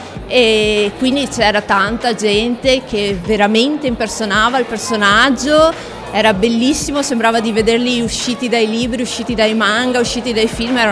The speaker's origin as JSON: {"language": "Italian", "town": "Padua", "region": "Veneto", "country": "Italy", "said": "perché io sono di Padova"}